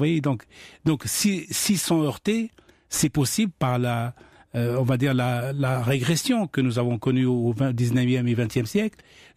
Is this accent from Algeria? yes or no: yes; Algeria; Moi, dans ma jeunesse en Algérie